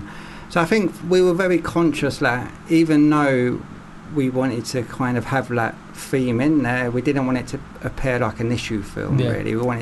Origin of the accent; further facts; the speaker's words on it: London, United Kingdom; I'm from London. It's not a London I would recognise